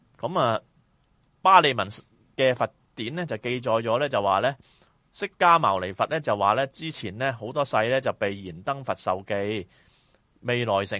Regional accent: China; 因为我中国人呢就好鬼悭俭

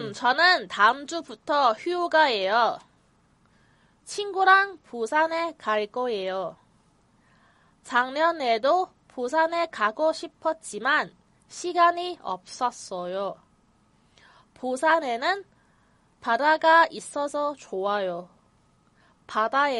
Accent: Hong Kong; 即系我哋香港人咧就可能唔系好习惯，无啦啦俾人问你几贵庚咁样。

